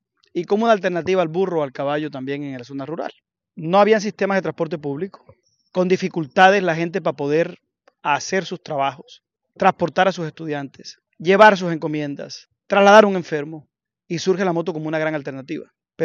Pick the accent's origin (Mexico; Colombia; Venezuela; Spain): Colombia; Sucre; Soy el único del Caribe. Estamos un exgobernador de Antioquia, un exgobernador del Meta, un exalcalde de Bucaramanga y … de Sucre, del Caribe de Colombia.